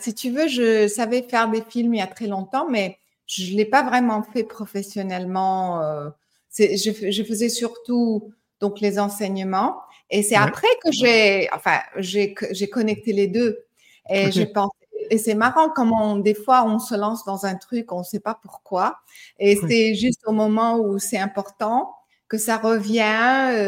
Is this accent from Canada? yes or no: no; United States; French is a second language; je suis américaine pour les personnes qui reconnaissent un petit accent, mais j'ai une mère française